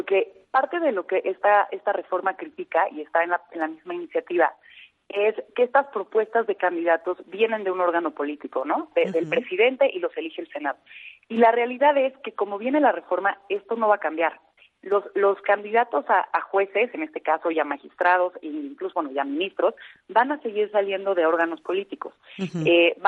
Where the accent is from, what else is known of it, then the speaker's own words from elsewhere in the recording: Mexico City, Mexico; born there; Yo antes de ser mexicana nací en la Ciudad de México. Si tú ves mi acta de nacimiento, vas a ver Ciudad de México.